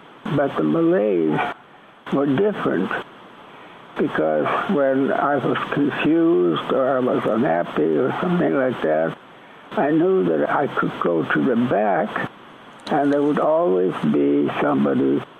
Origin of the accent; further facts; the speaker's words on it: Indonesia; Well, I grew up in Sumatra. I don't know how much geography people know, but Sumatra is a very large country.